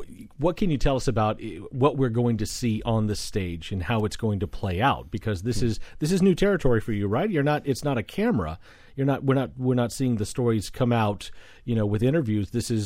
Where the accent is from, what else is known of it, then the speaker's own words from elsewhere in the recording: West Palm Beach, Florida, United States; So I grew up in South Florida, as I mentioned before, to the listeners. But I grew up, a lot of my time was up in West Palm Beach.